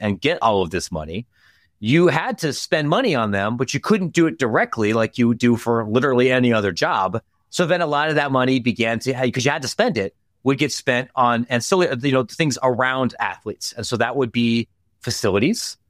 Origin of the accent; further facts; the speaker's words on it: Ohio, United States; I grew up in Ohio.